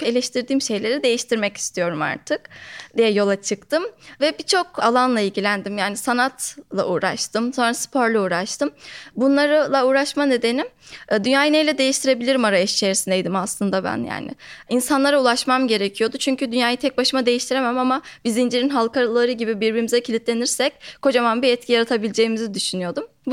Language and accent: Turkish; Yozgat, Turkey; Ben Yozgat'ta doğdum ve liseye kadar orada hayatımı geçirdim. Küçük bir köyde doğdum aslında.